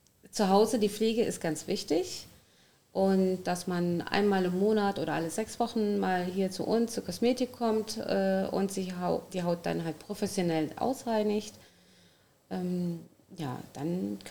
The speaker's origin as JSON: {"language": "German", "region": "Berlin", "country": "Germany", "tie": "born there", "also_born_or_lived": "Turkey", "said": "Ich bin in Berlin geboren. Ja, aber ich habe immer gewechselt. Ich war mal in der Türkei, mal hier, also 2 Jahre drüben, 2 Jahre hier."}